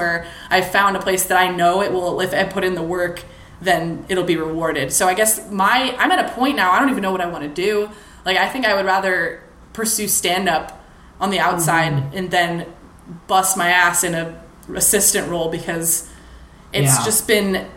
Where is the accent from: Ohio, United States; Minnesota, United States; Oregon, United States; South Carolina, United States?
Minnesota, United States; now in Los Angeles, United States; I'm from Minnesota where people are friendly all the time.